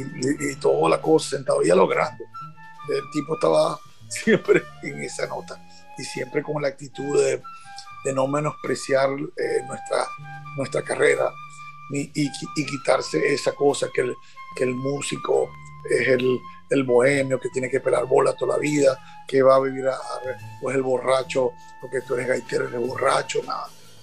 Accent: Venezuela; me siento muy orgulloso de siendo venezolano haber hecho eso en Colombia, pues

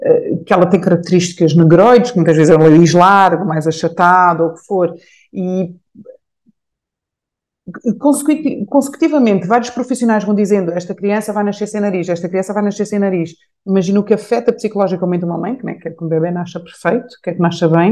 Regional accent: Angola; born there; Eu nasci em Angola, por exemplo

